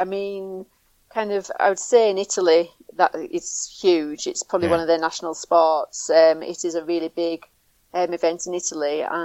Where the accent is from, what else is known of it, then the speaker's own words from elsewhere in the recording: England, United Kingdom; accent: northern; I think my strong northern accent doesn't lend itself to the musical French tones